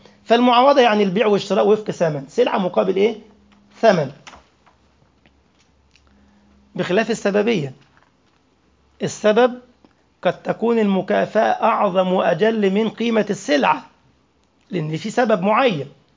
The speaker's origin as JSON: {"language": "Arabic", "country": "Egypt", "said": "الشيخ محمد راجل ثري من الأعيان عندنا في مصر"}